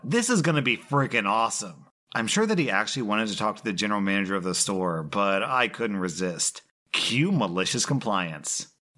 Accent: Massachusetts, United States; I'm from Massachusetts, so this was awful yet amazing to watch.

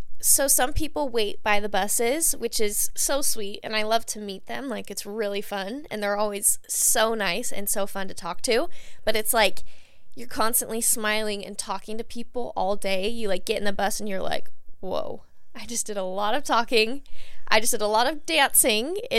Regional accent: Utah, United States; I mean, so I got to do a show in my hometown in Utah.

